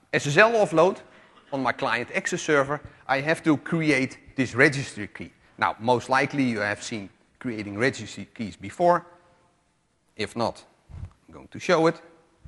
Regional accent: Netherlands; I come from the Netherlands. It's 8 p.m. there

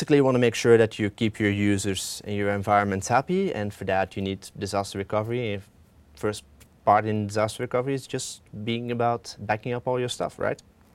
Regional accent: Belgium; I'm from Belgium.

